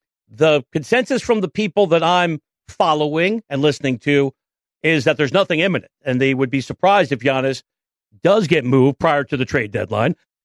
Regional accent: United States; accent: East Coast; And look, I've tried to mask my East Coast accent. I grew up a Knicks fan. I used to go to MSG when you could actually pay for tickets.

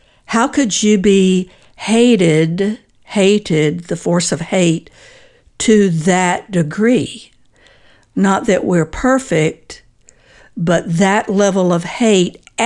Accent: United States; because as an American, I know fully well it is not an option to put my head in the sand

